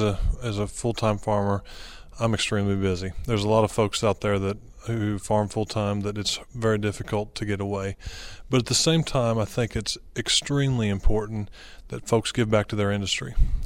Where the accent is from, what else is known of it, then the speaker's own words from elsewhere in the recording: Aurora, Missouri, United States; from Aurora, Missouri, southwest part of the state, primarily beef cattle there in Barry County